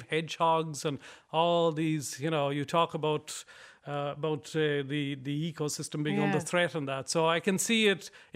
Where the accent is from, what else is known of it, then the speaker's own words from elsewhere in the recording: Ballinspittle, Munster, Ireland; And I'm from Ballinspittle. And like, we were three country boys.